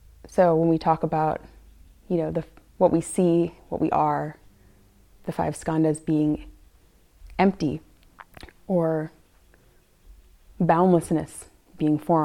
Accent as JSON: {"language": "English", "region": "Washington", "country": "United States", "tie": "born or raised there", "said": "I grew up in Washington State in the San Juan Islands, very beautiful place."}